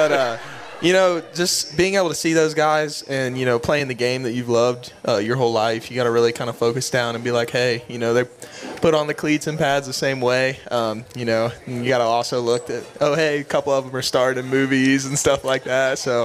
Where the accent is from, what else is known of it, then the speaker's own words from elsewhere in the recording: Indiana, United States; You know, growing up in Indiana, so.